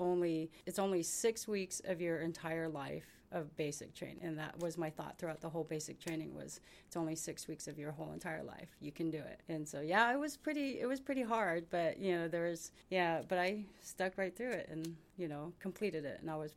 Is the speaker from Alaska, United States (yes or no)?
yes; Hoonah, Alaska, United States; also born or lived in Minnesota; I'm from Hoonah.